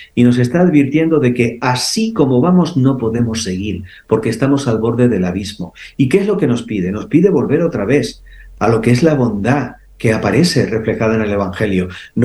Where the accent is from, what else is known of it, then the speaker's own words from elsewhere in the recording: Canary Islands, Spain; yo, por ejemplo, que soy canario, pues también le tengo una devoción muy especial a la Virgen de Candelaria